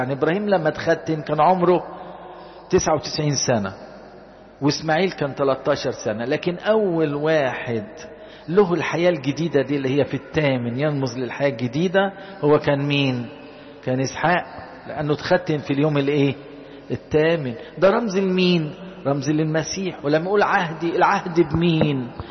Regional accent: Egypt; احنا عندنا في مصر هنا السبوع عملوه 7 أيام

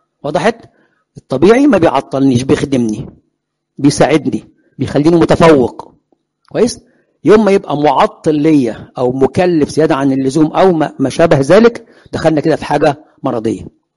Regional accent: Egypt

